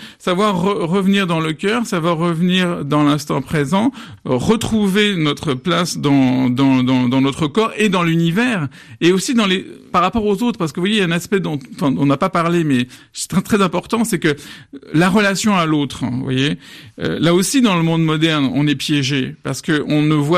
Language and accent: French; France; moi, je suis français. Je viens de cette culture cartésienne. En plus, je viens d'une éducation rationaliste, anticléricale, militante